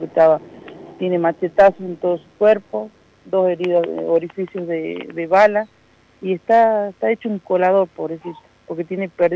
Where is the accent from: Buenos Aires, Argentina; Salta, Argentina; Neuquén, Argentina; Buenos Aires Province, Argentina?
Salta, Argentina; nosotros somos salteños, estamos acá en Salta